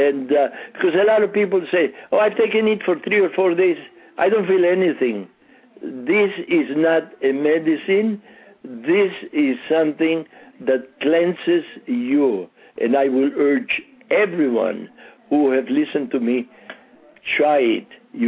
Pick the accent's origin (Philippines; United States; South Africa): Philippines; I'm fairly well known in the Philippine community. I'm a Filipino.